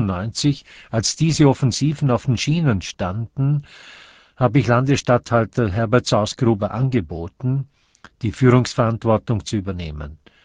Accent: Thüringen, Vorarlberg, Austria; Zunächst für meine Heimatgemeinde Thüringen

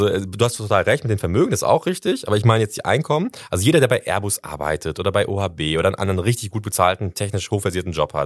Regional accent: North Rhine-Westphalia, Germany; ich komme ja aus dem Ruhrgebiet

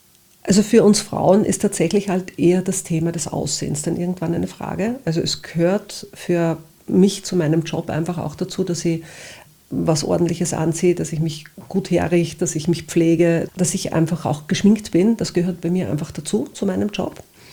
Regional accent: Upper Austria, Austria; born there; ich bin gebürtige Oberösterreicherin. Ich bin in Wels damals in die Handelsakademie gekommen als 14-Jährige.

